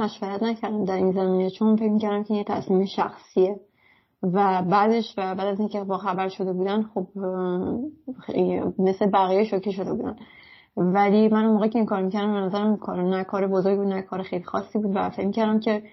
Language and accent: Persian; Iran; moved away; واسه من از ایران خارج شدم اومدم اینجا و دیگه این چیزها رو نمیبینم